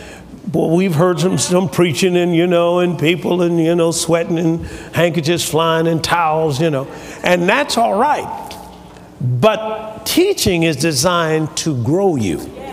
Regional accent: Tuskegee, Alabama, United States; Well, I came from Tuskegee, where the famous George Washington Carver was a scientist.

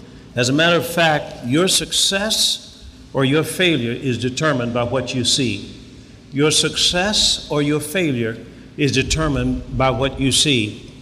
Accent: Tuskegee, Alabama, United States; I was raised here in Tuskegee.

